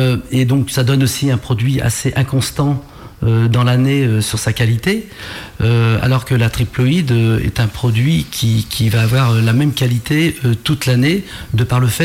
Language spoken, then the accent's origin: French; Nantes, Pays de la Loire, France; born there; Je suis né à Nantes.